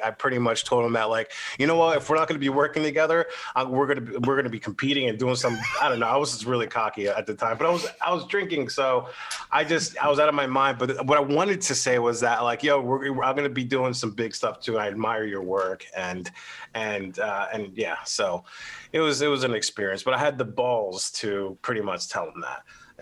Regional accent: Philadelphia, Pennsylvania, United States; I knew growing up in Philly, I knew Will Smith Sr.

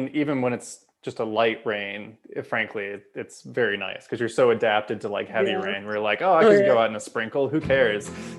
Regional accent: Kansas, United States; Like I'm from Kansas

